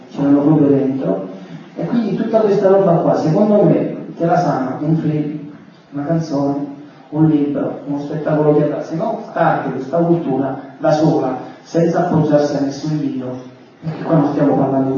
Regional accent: Naples, Campania, Italy; da buon napoletano non sono scemo

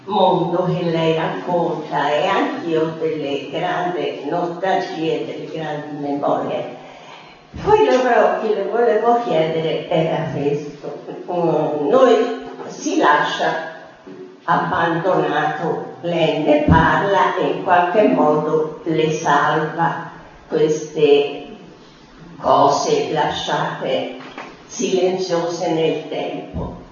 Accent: Tuscany, Italy; io sono cresciuta in Chianti, in campagna

